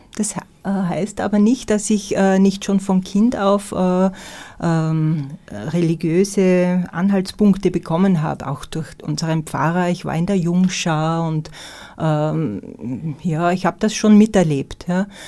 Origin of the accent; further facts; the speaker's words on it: Austria; auch als Österreicherin einen deutschen Preis zu bekommen